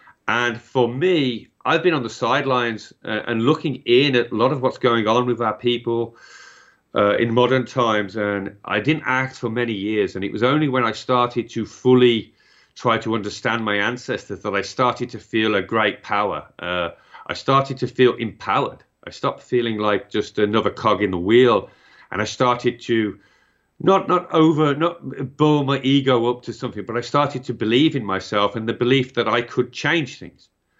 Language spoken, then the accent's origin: English; England, United Kingdom; I mean, I'm from England, right?